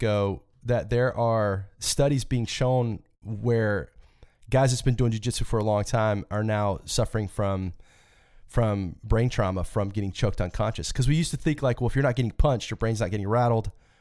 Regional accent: Alleghany County, North Carolina, United States; that I'm from Allegheny County, North Carolina?

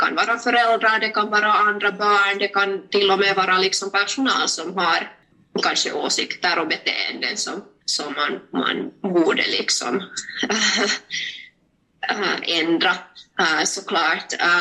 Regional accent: Finland; mina föräldrar kom från ett annat land, men jag ser ut som finländsk, och det har ju aldrig blivit ifrågasatt att jag är helt finländskt.

